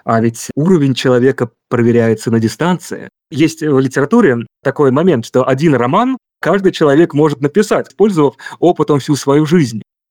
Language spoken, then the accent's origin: Russian; Kimry, Tver Oblast, Russia; born there; Я родился в Тверской области, в Кимрах, и часто, конечно, бывал в Твери.